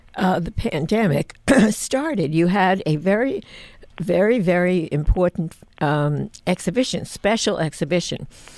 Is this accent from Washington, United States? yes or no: no; New York City, New York, United States; when I was growing up in New York City, luckily, fortunately, we had the Science Museum of New York City